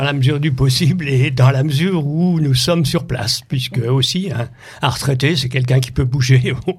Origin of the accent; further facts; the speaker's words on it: Grand Est, France; on est rémois d'origine, puisqu'on est originaire du sud des Ardennes, et puis tout le long de la vie professionnelle, des déplacements en France, et puis on est rentré là pour la deuxième partie de retraite, puisqu'on a plus de 70.